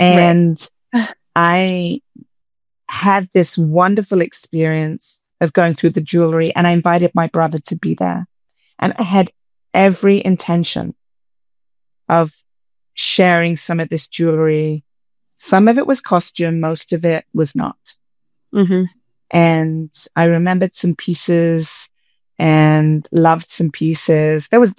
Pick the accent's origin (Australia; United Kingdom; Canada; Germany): United Kingdom; London; now in Minneapolis, United States; I live in the United States. I'm in the Twin Cities of Minneapolis and St. Paul, and I'm from London, England.